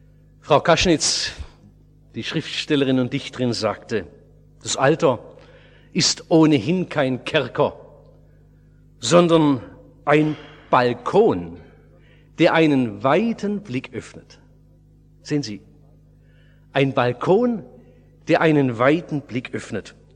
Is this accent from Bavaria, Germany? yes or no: no; Baden-Württemberg, Germany